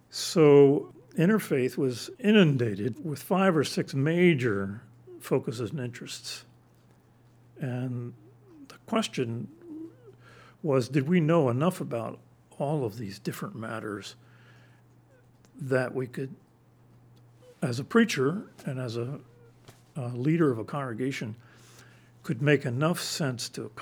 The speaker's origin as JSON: {"language": "English", "town": "New York City", "region": "New York", "country": "United States", "said": "I came from New York City. I served two parishes, one in the city itself, one on Long Island."}